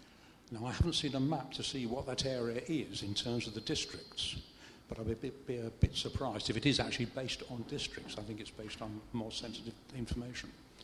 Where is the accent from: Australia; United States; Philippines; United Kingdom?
United Kingdom; Yorkshire and the Humber; now in Oakham, United Kingdom; I've been a permanent resident of Oakham for 2 years, so to some extent I have no right to be here. But I came from North Yorkshire